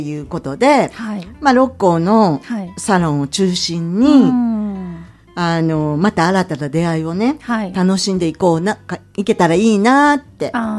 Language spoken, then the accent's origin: Japanese; Handa, Aichi, Japan; 私は、はい、お話したと思うんですけど、うん、愛知県の田舎の半田市っていうところで生まれ育ってるんですけど、はいはい、私の実家は古民家なんですよ